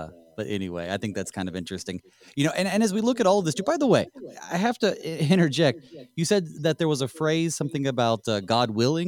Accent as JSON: {"language": "English", "region": "North Carolina", "country": "United States", "said": "You know, being from the South myself in North Carolina"}